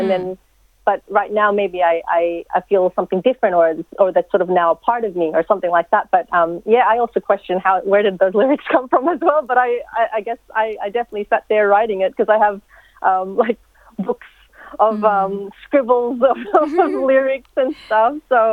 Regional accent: Philippines; because that's who I sort of look like, being Filipino.

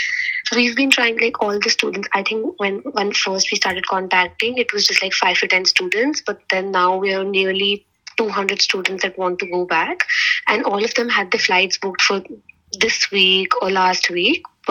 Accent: New Delhi, Delhi, India; English is a second language; I come from New Delhi, touch wood. I come from a very good background.

